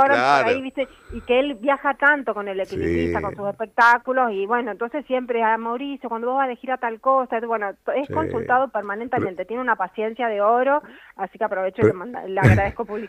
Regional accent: Rosario, Santa Fe, Argentina; also born or lived in Esquina; tenemos un vínculo muy cercano con Esquina, si bien somos de Rosario, pero hemos vivido mucho tiempo ahí, yéndolo a visitar a mi papá y todo.

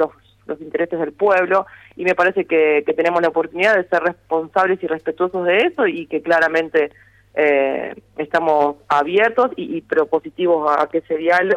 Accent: Argentina

